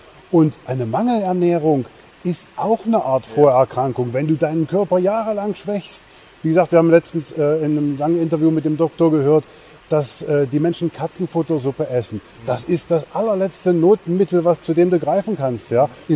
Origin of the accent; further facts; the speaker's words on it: Czechia; German is a second language; Bei uns in Tschechien gibt es dieselben Firmen wie bei euch.